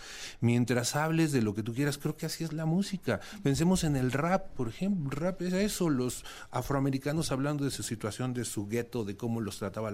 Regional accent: Mexico; somos muchos mexicanos

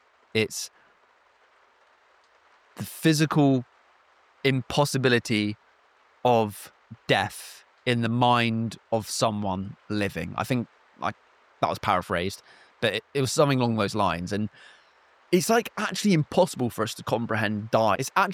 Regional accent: South East England, United Kingdom; You know, I'm from Kent, so the North Sea is the sea that I have around me.

